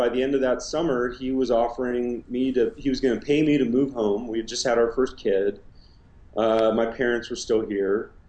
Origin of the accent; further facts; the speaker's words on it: California, United States; now in Atlanta, United States; I was from the Bay Area. So I grew up on the peninsula, 5 minutes from Stanford.